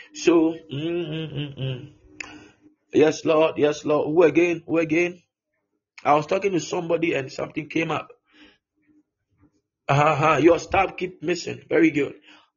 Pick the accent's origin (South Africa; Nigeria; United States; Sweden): South Africa; Please, I'm from South Africa.